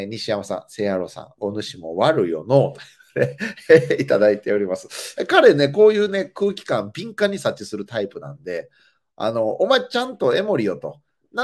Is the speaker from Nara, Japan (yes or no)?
yes; Tenri, Nara, Japan; 来週1週間、僕ちょっと地元奈良県の方に帰省をするんです。まあ、これなんか地元でも帰ろうかしらと思ってね、主体的に帰省するというよりかは、この一週間ポツポツと地元天理とか、奈良の方で仕事があるので、